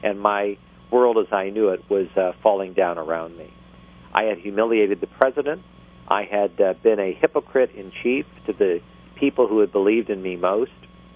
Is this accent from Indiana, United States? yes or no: yes; Fort Wayne, Indiana, United States; a newspaper that I was writing for in my hometown of Fort Wayne, Indiana.